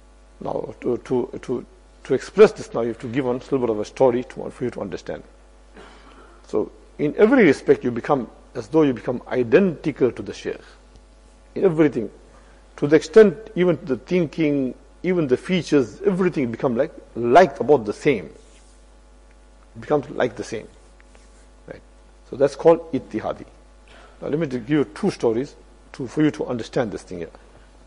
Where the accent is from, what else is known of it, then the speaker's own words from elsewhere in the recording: Moradabad, Uttar Pradesh, India; Because I come from Muradabad. So I'm murad.